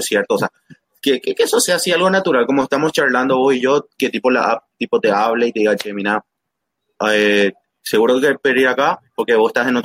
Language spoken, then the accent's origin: Spanish; Asunción, Paraguay; yo por ejemplo soy de Sajonia, y un clásico de mi barrio es Empanadas Leo.